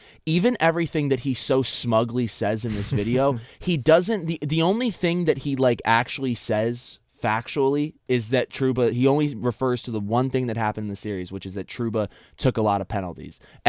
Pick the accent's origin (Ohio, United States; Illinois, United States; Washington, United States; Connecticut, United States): Connecticut, United States; Newtown; because I'm from Newtown, Connecticut